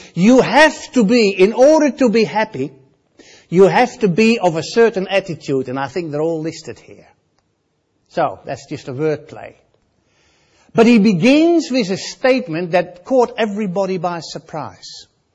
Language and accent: English; Netherlands; accent: Dutch; English is a second language; Instead, you have to put up with me in my Dutch accent.